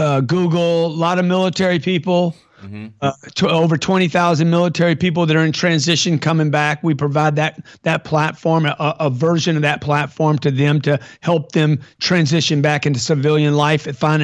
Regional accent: Lake Charles, Louisiana, United States; I grew up in Lake Charles, Louisiana.

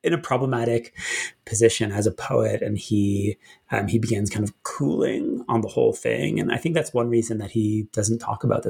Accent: Canada; I'm from Canada

